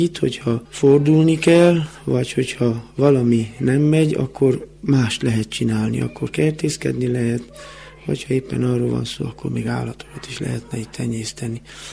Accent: Hódmezővásárhely, Csongrád-Csanád, Hungary; itt nőttem fel vásárhelyen, és vásárhelyen is szeretnék megöregedni.

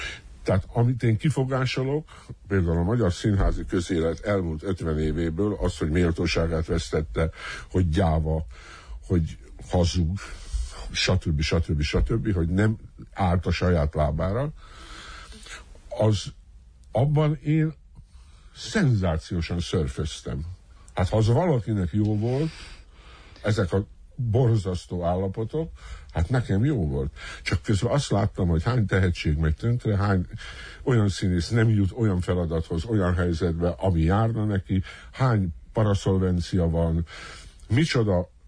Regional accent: Hungary; Igazi magyar emberek vagyunk.

